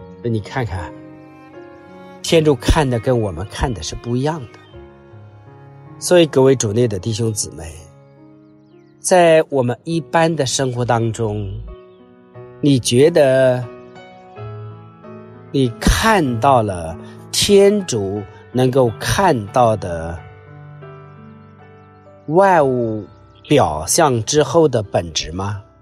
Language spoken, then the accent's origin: Chinese; China; 就经常说我们中国人说鼠目寸光